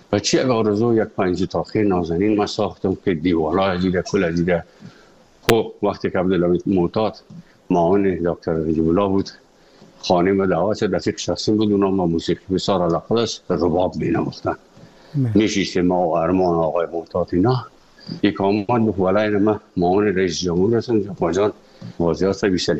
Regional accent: Afghanistan; moved away; also born or lived in Moscow; از افغانستان برامدیم آمدیم سه مسکو 4 سال مسکو

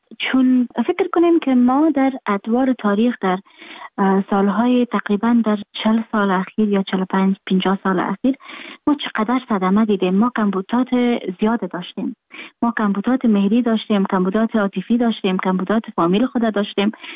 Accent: Afghanistan; moved away; من در خارج هستم، خارج از افغانستان هستم

